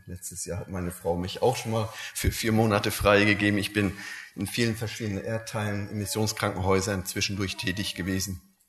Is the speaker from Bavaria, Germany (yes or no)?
no; Wismar, Mecklenburg-Vorpommern, Germany; Aufgewachsen bin ich in Wismar, oben an der Ostsee.